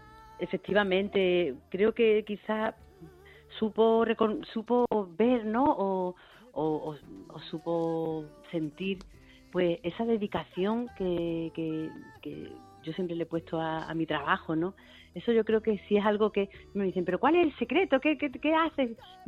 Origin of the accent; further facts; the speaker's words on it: Andalusia, Spain; como crecí en el sur y crecí en Andalucía, pues es verdad que esos paisajes son muy cercanos a los paisajes en los que yo he crecido